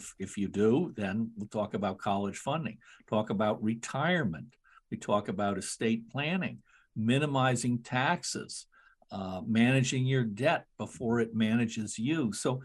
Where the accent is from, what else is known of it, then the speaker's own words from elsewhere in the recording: Bethesda, Maryland, United States; I can remember as a kid growing up in Bethesda